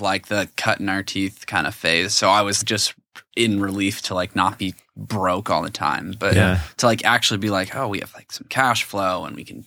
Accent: California, United States; moved away as an adult; now in Nashville, United States; I'm originally from California, moved to Nashville like 7 years ago

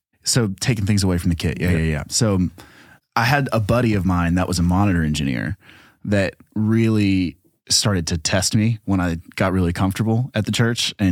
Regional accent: Athens, Georgia, United States; So I'm from Athens, Georgia. And before I moved to Nashville, I, you know, went to school at the University of Georgia.

